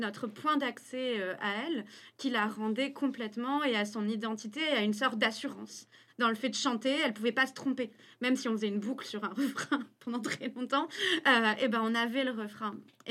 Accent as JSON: {"language": "French", "town": "Toulouse", "region": "Occitanie", "country": "France", "tie": "born or raised there", "said": "On a grandi à Toulouse"}